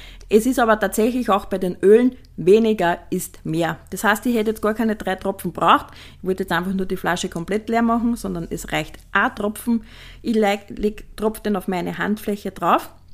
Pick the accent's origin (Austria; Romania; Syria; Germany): Austria; Lower Austria; schaut bei uns im Weinviertel immer so ähnlich aus